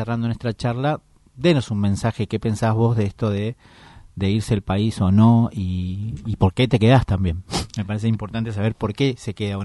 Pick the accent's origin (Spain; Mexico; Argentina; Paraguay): Argentina; Villa Devoto, Buenos Aires; porque soy de Devoto, así que mi admiración y felicitaciones para ellos también.